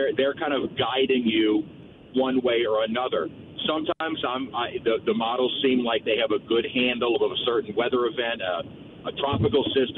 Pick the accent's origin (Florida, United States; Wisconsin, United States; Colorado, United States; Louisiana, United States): Louisiana, United States; New Orleans; I was from New Orleans and from the area to where I'm kind of accustomed to how our weather works